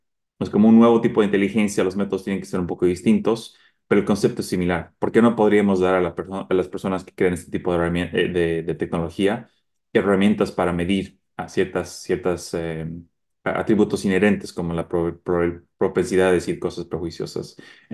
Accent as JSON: {"language": "Spanish", "country": "Bolivia", "said": "yo como boliviano me gustó la idea y pensé cuál es otra entidad en esa área sudamericana de mi región que conozco y que para mí es muy personal, siendo mestizo, probablemente mitad aymara."}